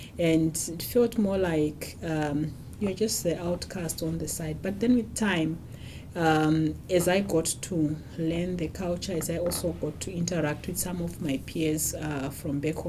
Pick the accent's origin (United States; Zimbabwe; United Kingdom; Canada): Zimbabwe; now in Namibia; I'm originally from Zimbabwe. When I finished my basic medical training, I was working in Zimbabwe for 6 years?